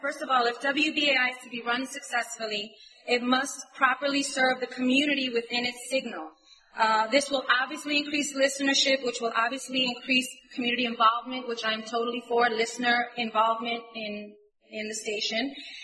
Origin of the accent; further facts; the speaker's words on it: New Jersey, United States; now in Brooklyn, United States; So I live in New York now, but I'm born and raised in New Jersey. I've lived there throughout my whole life in both Passaic and Hudson County until, like I said, last year.